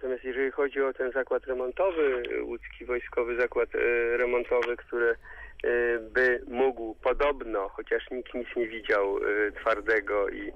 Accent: Warsaw, Masovian Voivodeship, Poland; nie startuję jako warszawiak z Warszawy.

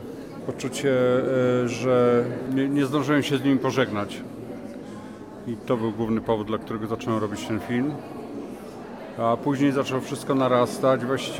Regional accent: Łódź, Łódź Voivodeship, Poland; A Łódź, no dlatego, że jestem łodzianinem, tak?

